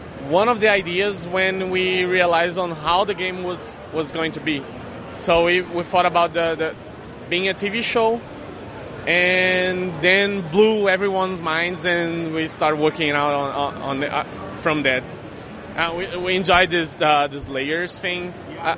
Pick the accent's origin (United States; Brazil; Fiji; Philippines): Brazil; Brasilia, Federal District; Oh, we're from Brazil.